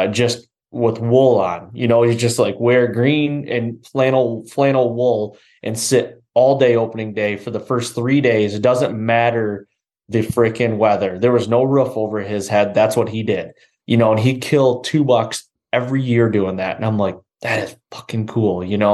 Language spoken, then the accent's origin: English; Michigan, United States; I'm so glad that I grew up here in Michigan.